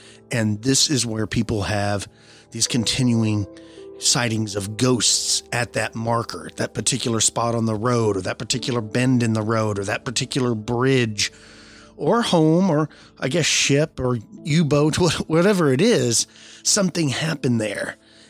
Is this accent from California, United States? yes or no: no; Texas, United States; I'm from Texas, so English and Spanish are the most common languages spoken here.